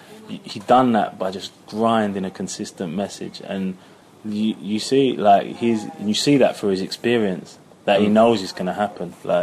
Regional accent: United Kingdom; I think that for our standpoint as British people, it's massive.

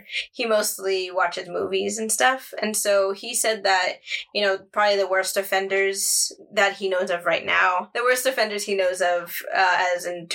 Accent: Arizona, United States; So my background is that I'm from Arizona. And as I grew up, when we had to learn about Arizona, you know how a lot of people, they learn their state history.

